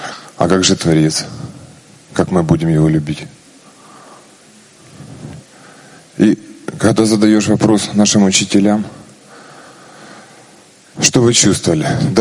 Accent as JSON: {"language": "Russian", "town": "Kharkiv", "region": "Kharkiv Oblast", "country": "Ukraine", "said": "из Харькова, Украина."}